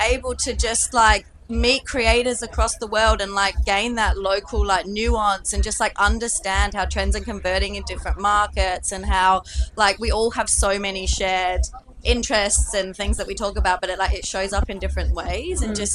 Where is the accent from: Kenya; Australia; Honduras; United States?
Australia; I'm Australian.